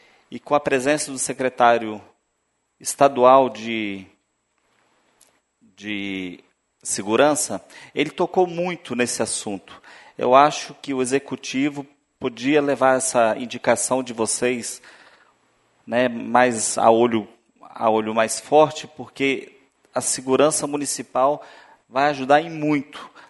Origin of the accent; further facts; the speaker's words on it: Cariacica, Espírito Santo, Brazil; Eu sou de Cariacica